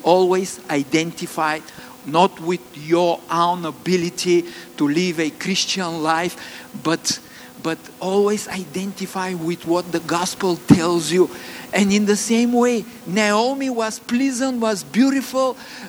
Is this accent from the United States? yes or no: no; Bulgaria; accent: Bulgarian; English is a second language; And if I can pronounce it right with my Bulgarian accent.